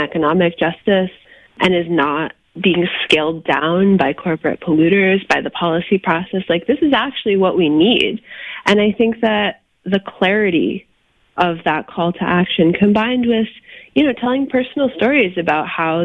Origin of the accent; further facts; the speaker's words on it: New Haven, Connecticut, United States; Yeah, I grew up here in New Haven, and I have lived my whole life here.